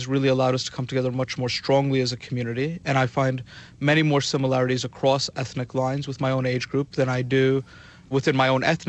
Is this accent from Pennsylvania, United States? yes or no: no; New York, United States; I think I am part of that indigenous Muslim community. I was born and raised in New York.